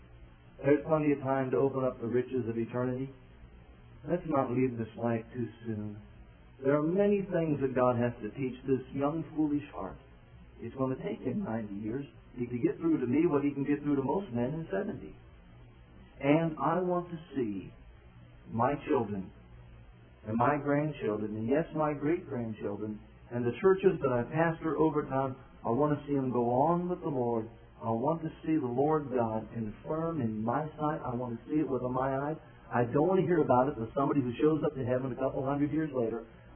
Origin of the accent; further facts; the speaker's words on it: Ohio, United States; I was born in Ohio. I lived in Ohio. If possible, I'd like to die in Ohio, be buried in Ohio.